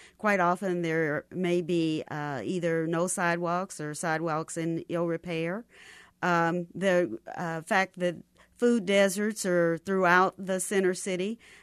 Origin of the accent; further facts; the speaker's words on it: Kansas City, Kansas, United States; born there; I was born in Kansas City, Kansas.